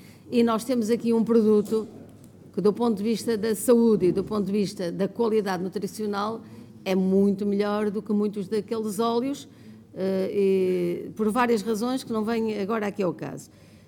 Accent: Trás-os-Montes, Portugal; eu sou de Trás-os-Montes

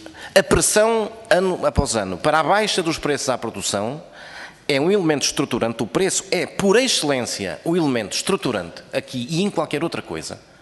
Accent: Norte, Portugal; que eu que sou do Douro e que construí aquilo que ali está

